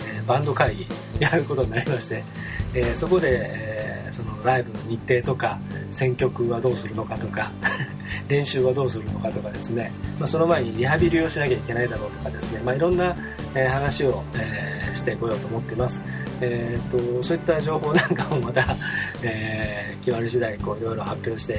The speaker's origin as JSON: {"language": "Japanese", "town": "Hamamatsu", "region": "Shizuoka", "country": "Japan", "said": "僕の出身地である静岡県浜松市から"}